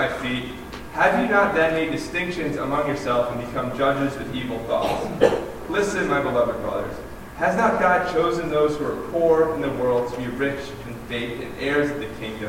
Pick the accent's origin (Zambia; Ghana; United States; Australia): United States; Connecticut; I grew up in Connecticut, and I grew up in a really affluent place.